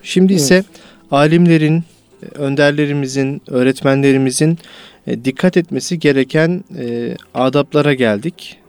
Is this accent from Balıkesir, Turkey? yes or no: yes; Gönen, Balıkesir, Turkey; Biz Gönenliyiz hocam. Gönen'de kaplıca var.